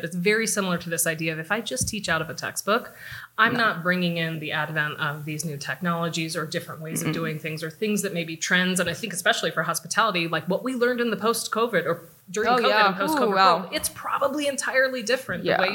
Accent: California, United States; I grew up in California. Permission slip to go to the LA Zoo.

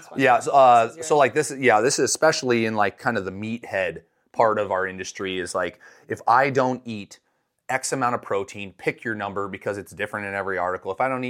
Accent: Midwest, United States; now in Colorado, United States; when I grew up in the Midwest, and then when I moved out to Colorado for the first time

